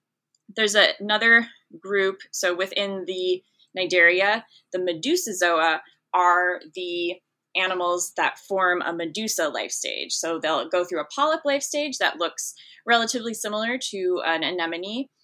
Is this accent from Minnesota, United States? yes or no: yes; Minnesota, United States; Well, I grew up in Minnesota in the, like, I think to get further from the ocean, you have to go to Siberia.